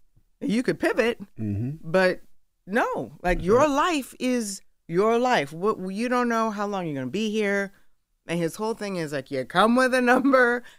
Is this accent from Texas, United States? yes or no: no; New York, United States; You know, I was like, okay, so I'm a New Yorker.